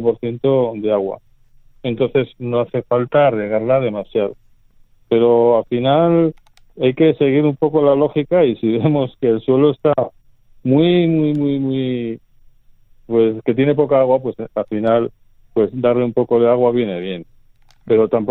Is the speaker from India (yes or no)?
no; Aretxabaleta, Basque Country, Spain; Sí, bueno, al final es el tomate de mi pueblo. Yo soy de Arechavaleta.